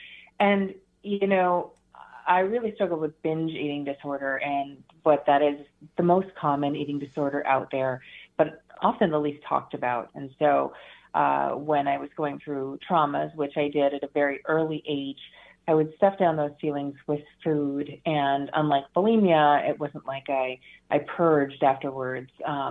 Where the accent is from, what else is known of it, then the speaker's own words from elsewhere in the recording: New Jersey, United States; I mean, I grew up in New Jersey. I was living in New Jersey at the time. I grew up in Vermont, Canada.